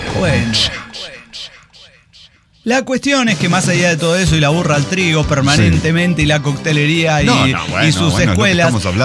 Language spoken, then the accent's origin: Spanish; northern Mexico, Mexico; como buen norteño, no puedo desperdiciar una buena cheve cada que se pueda